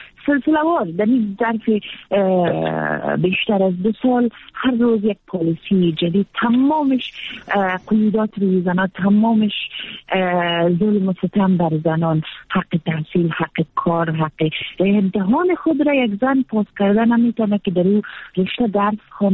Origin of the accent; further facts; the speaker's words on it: Afghanistan; ما در جامعه افغانستان به دنیا آمدیم، بزرگ شدیم،